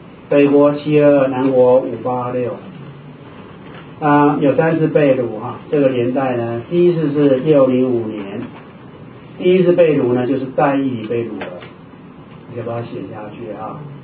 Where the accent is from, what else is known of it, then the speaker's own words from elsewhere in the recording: China; 像我们中国人算岁对不对哈？